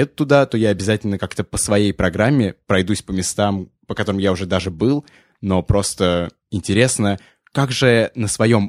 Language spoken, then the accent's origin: Russian; Moscow, Russia; Я родился в Москве. И вырос тоже в Москве. И в Грузию я приезжал обычно каждое лето.